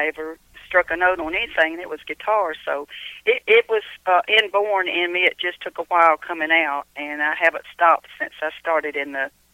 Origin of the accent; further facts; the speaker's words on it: Georgia, United States; also born or lived in Kentucky; No. Actually, I grew up in Georgia. I lived in Kentucky in the early part of 70s for bluegrass music.